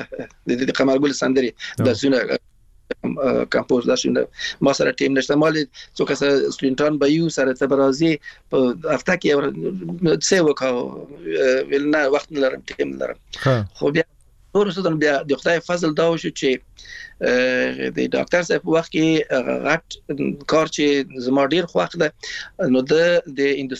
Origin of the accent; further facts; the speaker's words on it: Afghanistan; موږ د افغانستان راغلی یو نو ایران راغلی مو